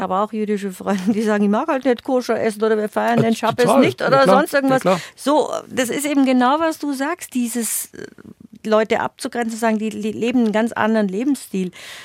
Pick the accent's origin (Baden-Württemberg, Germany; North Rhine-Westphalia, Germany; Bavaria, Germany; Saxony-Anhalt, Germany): Bavaria, Germany; Munich; So lebe ich als Jude in Bayern, als Münchner.